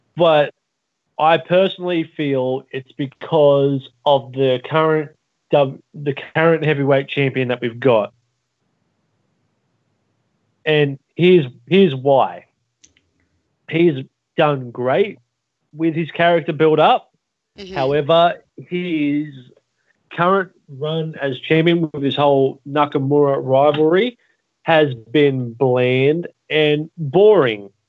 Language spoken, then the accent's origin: English; Australia; And excuse me, speaking as an Australian